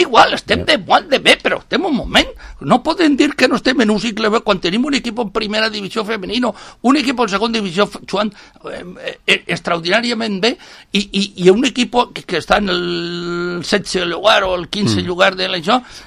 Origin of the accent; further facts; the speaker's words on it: Villarreal, Valencian Community, Spain; no som de sang azul, som de Villarreal, collons, i el que tenim és el que tenim